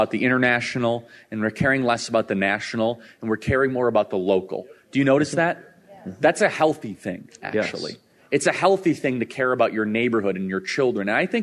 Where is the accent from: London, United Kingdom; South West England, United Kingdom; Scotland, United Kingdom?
Scotland, United Kingdom; I'm a Scot, and we don't forget, right?